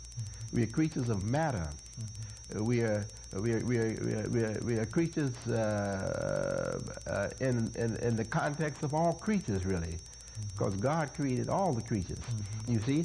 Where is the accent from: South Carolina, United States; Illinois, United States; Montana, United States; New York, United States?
Illinois, United States; Chicago; And I'm also a citizen of Chicago. I'm from Chicago.